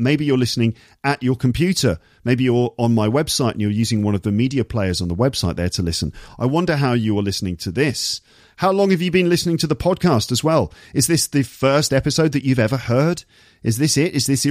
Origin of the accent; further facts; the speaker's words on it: England, United Kingdom; That's my kind of weather because I'm from England.